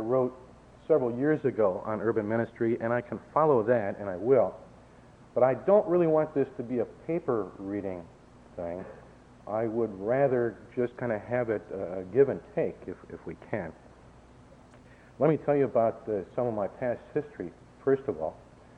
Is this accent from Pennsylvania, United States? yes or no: no; Minneapolis, Minnesota, United States; also born or lived in Milwaukee; now in St. Louis, United States; I was born in Milwaukee and raised in Minneapolis. I was not aware of what the East was.